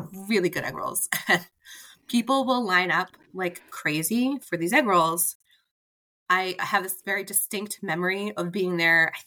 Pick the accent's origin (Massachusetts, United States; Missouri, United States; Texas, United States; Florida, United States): Massachusetts, United States; Boston; I think it's because we're from Boston.